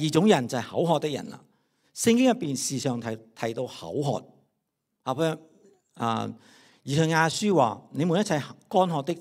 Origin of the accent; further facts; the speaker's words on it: Vietnam; now in ?; 大家知道我是越南来的，我是越南来的移民，但我家族我爸我妈那边家族几十个大家庭，八成到九成他们是难民的